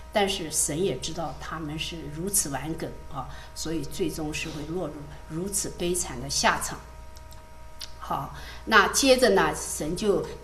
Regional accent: China; 常常在我们中国人就称为是汉奸或者卖国贼啊。

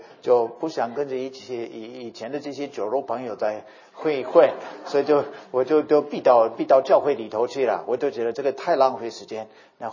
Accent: North Dakota, United States; Chinese is a second language; 美国土生土长的人，我是一个也是一个也很多印第安人住的地方，在 North Dakota 北达科他州土生土长，所以我是北方人

